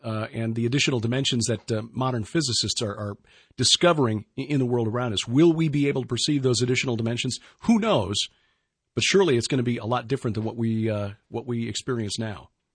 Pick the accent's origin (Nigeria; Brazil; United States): United States; Chicago, Illinois; born there; That's like saying I'm a Chicagoan ethnically because I was born there. No, I'm German, Swedish, Welsh, right. English.